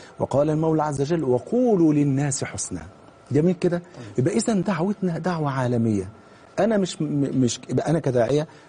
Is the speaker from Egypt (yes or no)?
yes; Egypt; ان كتير جدا في البنزينات عندنا في مصر بيعمل فيها شباب نصارى